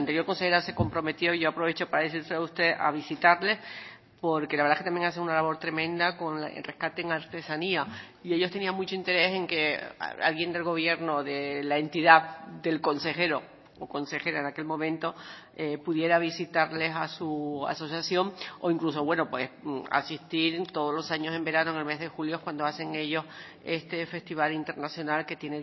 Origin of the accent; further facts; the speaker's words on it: Canary Islands, Spain; nos sentimos orgullosos como Canarias